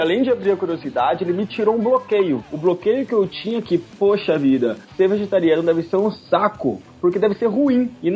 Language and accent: Portuguese; São Paulo, Brazil; Eu sempre fui fã de carne vermelha, mas sou do interior de São Paulo